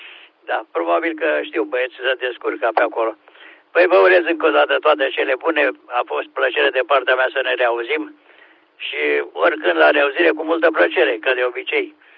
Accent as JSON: {"language": "Romanian", "town": "Oboga", "region": "Olt County", "country": "Romania", "tie": "born or raised there", "said": "Satul meu natal este undeva pe malul Oltețului, se cheamă Oboga, de la Balci, adică de la Creava spre București, Balci, pe urmă Slatina, Pitești și așa mai departe. Deci de la Balci, 9 km spre nord, este satul meu de Baștină"}